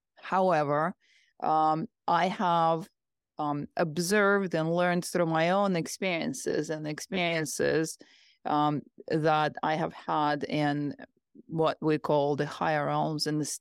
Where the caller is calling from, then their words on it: Arizona, United States; Arizona. The United States.